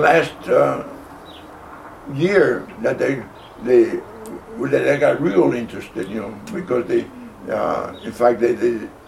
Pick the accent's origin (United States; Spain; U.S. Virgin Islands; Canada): Spain; Asturias; Find out as much information about Asturias, because I knew I was from Asturias. Mm-hmm. I did not know the name of the town, but I knew the region of Asturias.